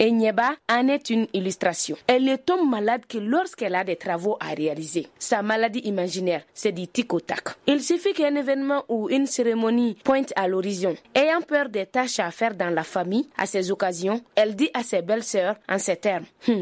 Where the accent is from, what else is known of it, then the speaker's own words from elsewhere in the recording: Yorosso, Sikasso, Mali; Je suis de Yoroso.